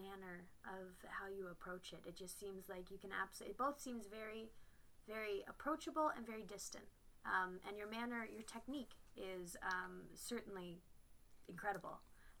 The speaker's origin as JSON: {"language": "English", "town": "Syracuse", "region": "New York", "country": "United States", "tie": "born or raised there", "said": "No, I'm not. I did my undergraduate. I grew up in Syracuse, New York."}